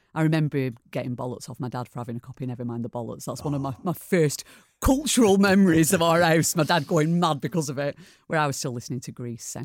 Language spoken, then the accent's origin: English; Church, North West England, United Kingdom; moved away as an adult; So I was born in Church in Accrington, which is next to the better known Ozzel Twistle